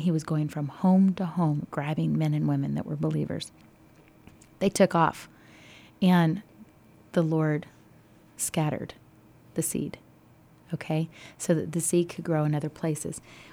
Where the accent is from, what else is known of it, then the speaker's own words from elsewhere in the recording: the South, United States; I can't help that I'm from the South.